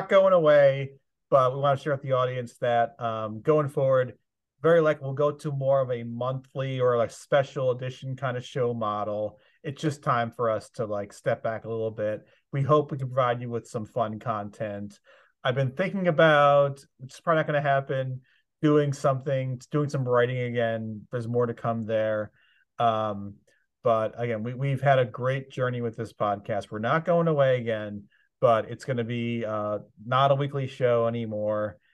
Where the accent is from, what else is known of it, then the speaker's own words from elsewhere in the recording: Midwest, United States; Again, I grew up in the Midwest. And, of course, I was raised on the Big Ten and Ohio State football.